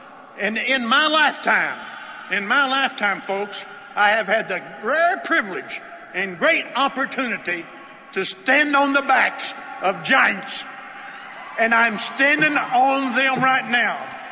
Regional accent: Tennessee, United States; When I came in, I'm a hillbilly from East Tennessee.

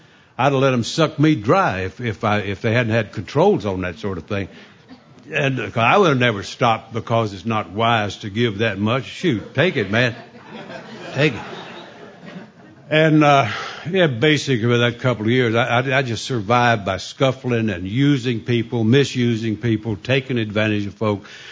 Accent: Mayberry, North Carolina, United States; I grew up in Mayberry, North Carolina. I mean, man, we didn't even have a town drunk.

